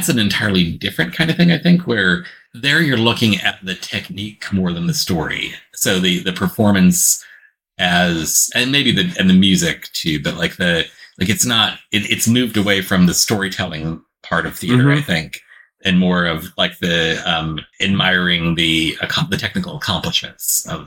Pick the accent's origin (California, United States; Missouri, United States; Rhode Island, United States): Missouri, United States; St. Louis; So I grew up in St. Louis, Missouri, which is right in the middle of the country.